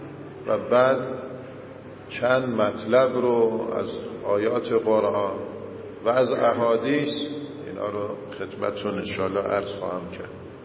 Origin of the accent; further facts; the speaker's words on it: Iran; نصیب ما ایرانیام شد